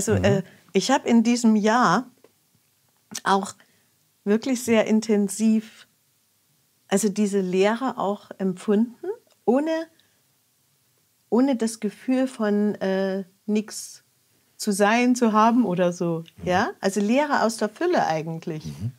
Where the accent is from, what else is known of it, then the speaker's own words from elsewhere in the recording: Plauen, Saxony, Germany; ich komme ja aus Plauen